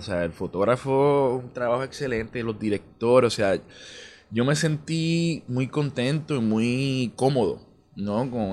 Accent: Puerto Rico; yo como puertorriqueño

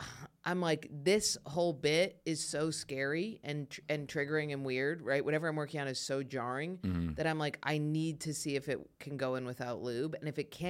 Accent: Ithaca, New York, United States; she like is we're from Ithaca where it's so white.

